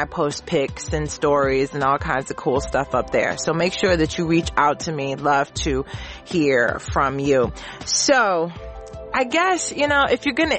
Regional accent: Detroit, Michigan, United States; born there; From where I was born in Detroit, Michigan, to wherever you are, this is in fact what it is all about.

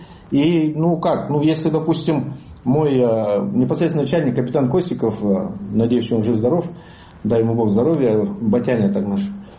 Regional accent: Kazakhstan

